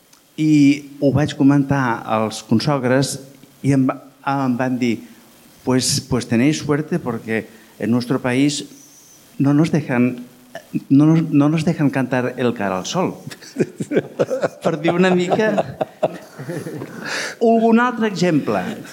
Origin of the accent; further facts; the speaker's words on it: Barcelona, Catalonia, Spain; now in Poland; De Barcelona.